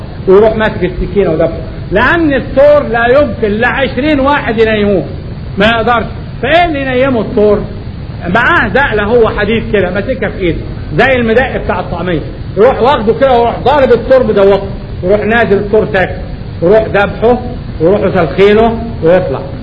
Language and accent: Arabic; Upper Egypt, Egypt; اللي بيسموها في الفلاحين عندنا في الصعيد المنفحة